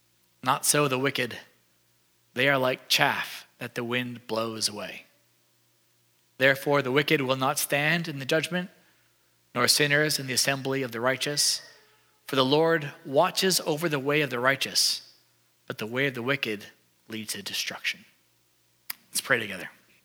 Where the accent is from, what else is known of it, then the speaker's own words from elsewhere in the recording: Calgary, Alberta, Canada; I grew up in Calgary, which in Canada is right by the mountains.